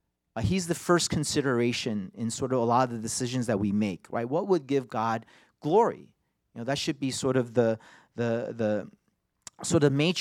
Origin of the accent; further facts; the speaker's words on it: New York, United States; Yeah, and I think being a New Yorker, I like, you know, I think you guys are using the NIV, right?